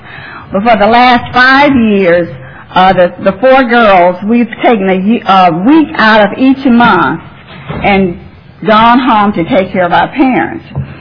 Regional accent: Wagner, Oklahoma, United States; also born or lived in Baggs, Oklahoma / Dallas; I'm from Dallas, but we grew up in Oklahoma. I'm from a small town. I was born in Baggs, Oklahoma, but we moved to Wagner when I was very little.

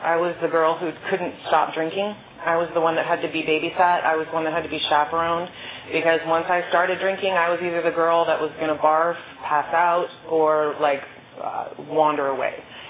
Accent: California, United States; I'm from the Bay Area, and all my friends went on to college, and I didn't. I stayed behind.

